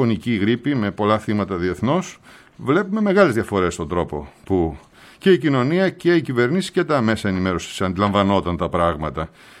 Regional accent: Thessaloniki, Central Macedonia, Greece; Καλημέρα σας, κύριε Μαραντζίδη, στην πατρίδα μου Θεσσαλονίκη.

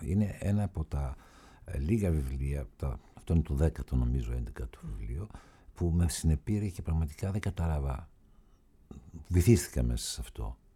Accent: Athens, Attica, Greece; Δεν είμαι Πειραιώτης, είμαι Αθηναίος, ξέρω εγώ.

